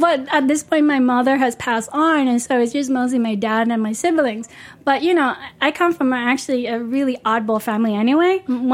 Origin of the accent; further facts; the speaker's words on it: Hue, Thua Thien Hue, Vietnam; we're from Hue, which is the center of Vietnam.